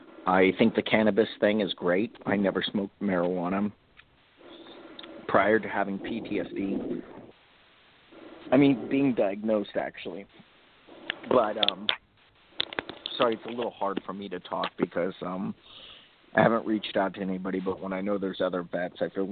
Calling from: Los Angeles, California, United States; I'm actually not calling from Seattle. I'm actually calling from Los Angeles.

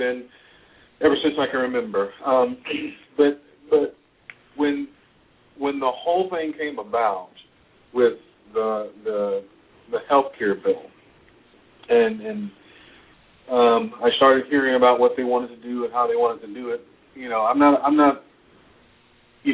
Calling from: Darlington, South Carolina, United States; I'm in Darlington, South Carolina.

